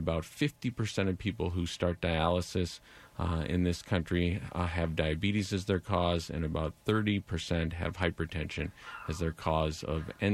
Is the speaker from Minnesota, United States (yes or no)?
yes; St. Anthony Village, Minnesota, United States; So I was born and raised here in the Twin Cities. I grew up in St. Anthony Village and went to school at Amherst College in Massachusetts.